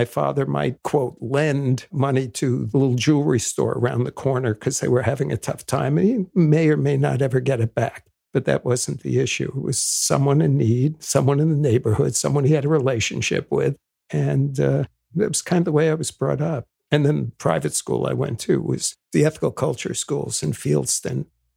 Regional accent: New York City, New York, United States; Yeah, my folks didn't go to college either, but because we were growing up in New York City, and my dad was born in Liverpool

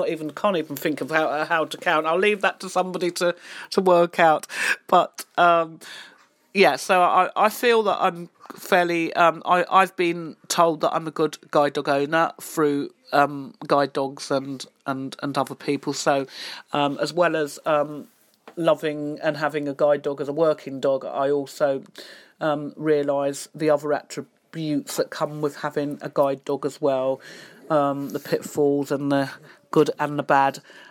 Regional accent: London, United Kingdom; now in Northamptonshire, United Kingdom; I was a Londoner. I still am a Londoner. I have lived in London all my life, born and bred in London, and I now live in the Northamptonshire area, which is actually quite nice. It's less busier.

